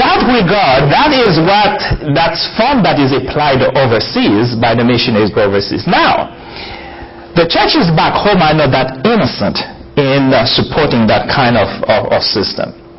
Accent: Haiti; a friend of mine, I grew up in Haiti, is now, we got saved in the same youth club.

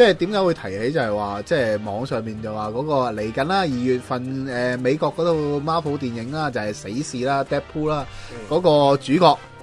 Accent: Fujian, China; 我识福建话，我福建人嚟噶

